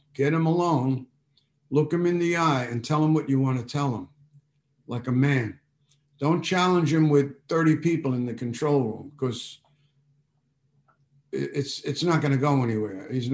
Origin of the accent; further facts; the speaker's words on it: Bronx, New York, United States; Because I you know, I'm from the Bronx.